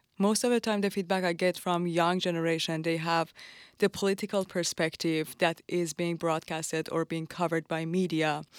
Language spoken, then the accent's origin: English; Iran; instead of just saying I'm from Iran, I should be quiet or try to change the conversation.